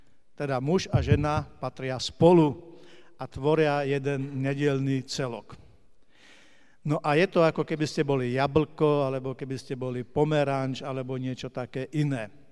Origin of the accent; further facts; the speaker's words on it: Moravia, Czechia; ja som z Moravy